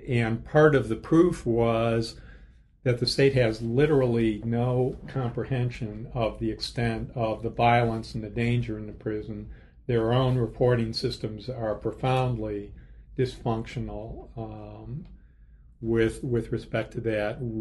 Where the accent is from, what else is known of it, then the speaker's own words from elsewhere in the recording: Chicago, Illinois, United States; I grew up in the Chicago area. I had never really been in the South.